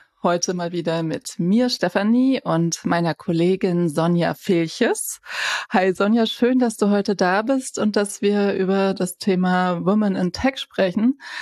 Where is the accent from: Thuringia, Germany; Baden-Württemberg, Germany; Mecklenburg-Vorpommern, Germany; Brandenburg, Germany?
Mecklenburg-Vorpommern, Germany; Rostock; da wo ich herkomme, aus Rostock, da hieß das immer Berliner.